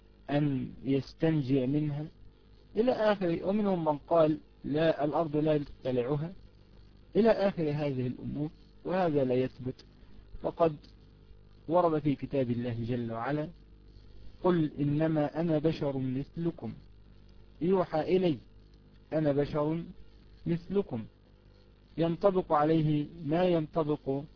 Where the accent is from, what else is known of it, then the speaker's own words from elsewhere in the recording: Egypt; هي الأحداث التي حدثت عندنا في مصر